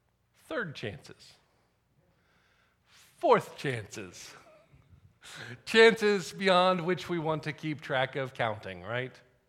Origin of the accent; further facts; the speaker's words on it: North Carolina, United States; Growing up in North Carolina, we went down to the beach most years